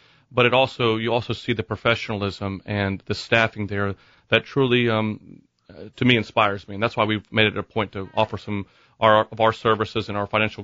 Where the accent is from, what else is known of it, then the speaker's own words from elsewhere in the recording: Jacksonville, Florida, United States; You know, I was born and raised here in Jacksonville, and I grew up with the Greek Festival being so much part of our city's entertainment